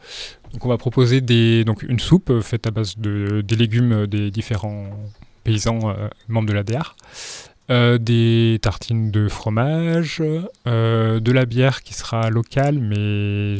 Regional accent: Vienne, Auvergne-Rhône-Alpes, France; Je suis originaire de Vienne, donc en dessous de Lyon. Mais effectivement, c'est le paysage qui m'a amené ici. Je suis venu une première fois faire du tourisme. Et après, dans mes choix d'installation, c'était, je ciblais particulièrement le Diois

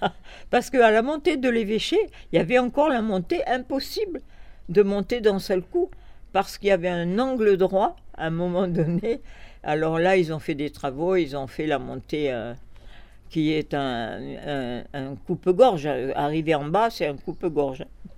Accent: Provence-Alpes-Côte d'Azur, France; j'étais jeune femme et je venais de la Côte d'Azur, mais j'étais dans un monde nouveau

